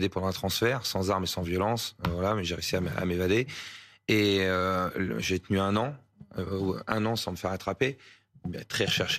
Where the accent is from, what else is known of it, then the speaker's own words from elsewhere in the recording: Caen, Normandy, France; Vous savez, je suis de Caen, Normandie.